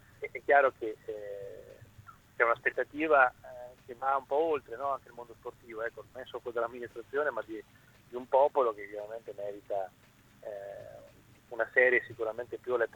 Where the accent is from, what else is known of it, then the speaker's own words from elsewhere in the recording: Ancona, Marche, Italy; Da anconetano a tifoso anconetano